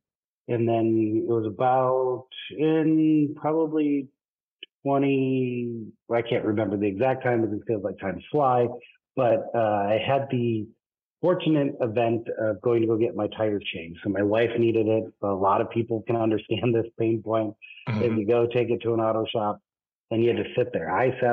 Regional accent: Michigan, United States; moved away as an adult; So my background, so I'm originally from Michigan, but then moved out of Michigan to the Bay Area in 2009 timeframe.

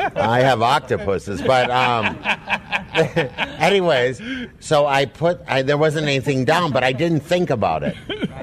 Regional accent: Midwest, United States; I'm a Midwesterner. We aren't getting into a cold shower.

